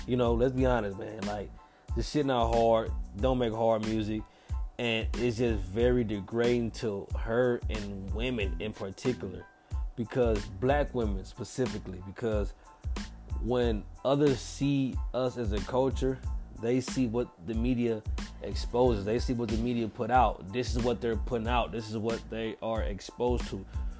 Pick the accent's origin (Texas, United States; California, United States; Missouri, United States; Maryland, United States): Missouri, United States; St. Louis; I'm from St. Louis.